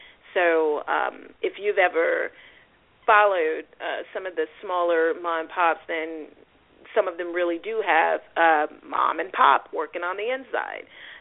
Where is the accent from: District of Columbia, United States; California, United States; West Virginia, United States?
District of Columbia, United States; Washington; I grew up in Washington, D.C. There were thousands of convenience stores all around.